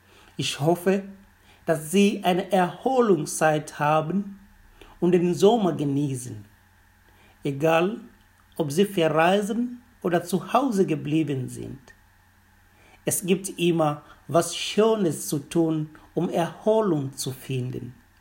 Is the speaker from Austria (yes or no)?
no; Kilimanjaro, Tanzania; Ich bin in einem Dorf am Fuß des Kilimanjaros geboren und aufgewachsen.